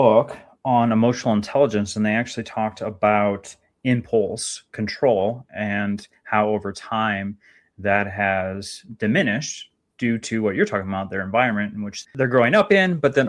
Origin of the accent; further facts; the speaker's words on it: Minnesota, United States; out in Minnesota, my home state.